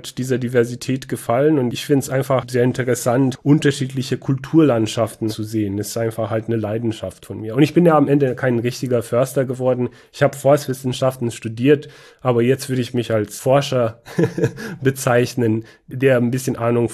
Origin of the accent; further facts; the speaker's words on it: Banat, Romania; Wie du weißt, komme ich aus Rumänien, bin in Rumänien aufgewachsen, in Banata Schwaben, Südwesten Rumäniens. Da sind viele Wälder. Ich komme nicht aus einer Försterfamilie, komme eigentlich aus einer kleinen Stadt